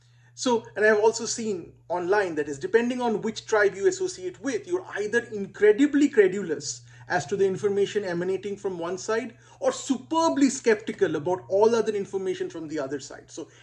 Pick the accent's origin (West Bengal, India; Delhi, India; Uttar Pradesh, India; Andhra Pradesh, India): West Bengal, India; Kolkata; English is a second language; this is what I used to believe for a long period of time growing up in Kolkata